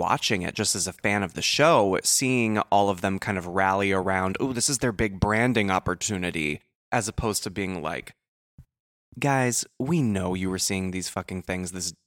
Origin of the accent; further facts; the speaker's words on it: the South, United States; I'm from the South. I know Southern passive aggression.